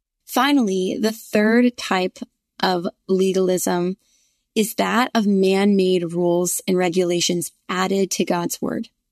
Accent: the North, United States; And I grew up in the North and saw this in different ways, I think, than maybe I now see it in the state of Virginia that I live in.

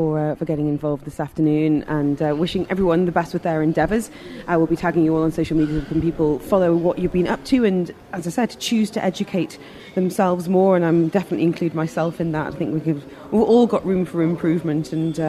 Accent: North East England, United Kingdom; accent: northeast; now in Dubai, United Arab Emirates; But yeah, if you hear my northeast accent coming out a little bit more, and maybe Ruth's as well, that is why we're from the same part of the world. And here we are in Dubai

